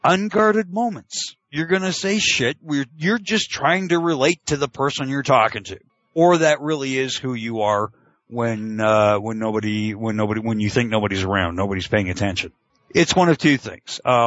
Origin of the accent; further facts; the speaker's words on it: Canada; it's never made sense to me as a Canadian. It's just not the thing up here the way it is down in the States.